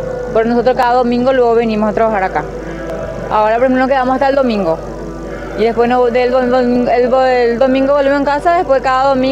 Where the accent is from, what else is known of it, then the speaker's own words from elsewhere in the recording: Asunción, Paraguay; No, nosotros somos de Asunción